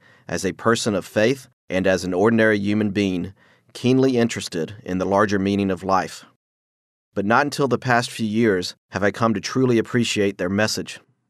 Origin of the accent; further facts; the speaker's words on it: Austin, Texas, United States; I was born and reared in Austin, Texas, where it is located, and earned an undergraduate degree from the university.